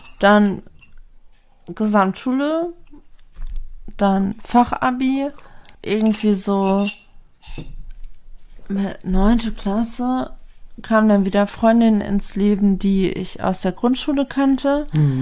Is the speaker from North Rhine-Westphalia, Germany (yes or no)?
yes; Lemgo, North Rhine-Westphalia, Germany; Also ich bin hier aufgewachsen, in Lemgo geboren, Kindergarten gegangen, habe einen Bruder bekommen, als ich 2 war.